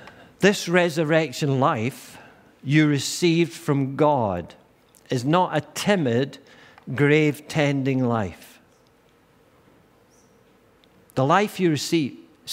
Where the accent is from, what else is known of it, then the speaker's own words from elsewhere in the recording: Dungarvan, Munster, Ireland; I was brought up in Dungarvan, and I used to go guddling fish and spearing fish and just doing all swimming in the river, building rafts, all that rope swings and all that thing.